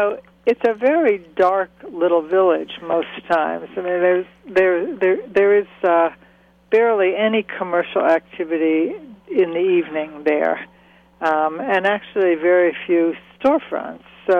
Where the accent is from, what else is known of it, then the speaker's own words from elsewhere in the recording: New Haven, Connecticut, United States; I mean, I grew up in New Haven on the New Haven Railroad